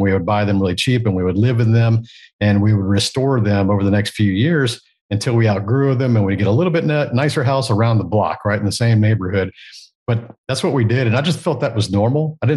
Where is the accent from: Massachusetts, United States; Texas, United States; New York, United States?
Texas, United States; also born or lived in Japan; But yeah, I grew up in a suburb of Houston, Texas. I was born in Japan. My mom's a Japanese immigrant. My dad's a U.S. Marine. And we moved to Texas before I was 2 years old.